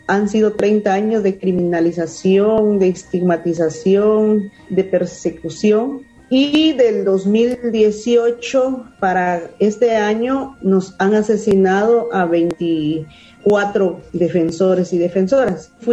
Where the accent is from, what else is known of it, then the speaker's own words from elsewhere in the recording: Guatemala; he sido muy criminalizada en mi país y por esa razón estoy ahora aquí en este programa de acogida.